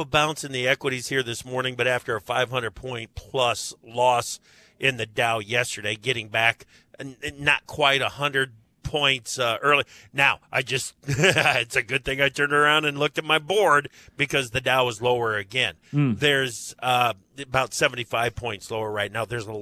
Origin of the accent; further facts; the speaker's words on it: Denver, Colorado, United States; There was a guy in my hometown of Denver that the first time I saw him in jeans, I couldn't recognize him.